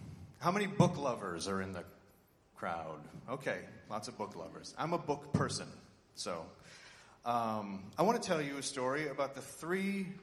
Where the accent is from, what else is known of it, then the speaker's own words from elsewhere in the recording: St. Petersburg, Florida, United States; I am from St. Petersburg, Florida, in the United States.